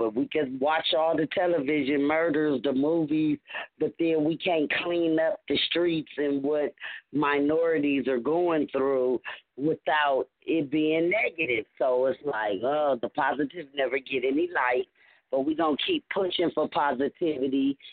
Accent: Los Angeles, California, United States; which consists of four females born and raised in Los Angeles

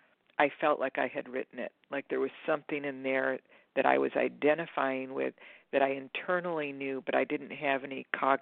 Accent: Michigan, United States; now in Portland, United States; my childhood best friend, we were raised in Michigan, had moved to Portland, Oregon.

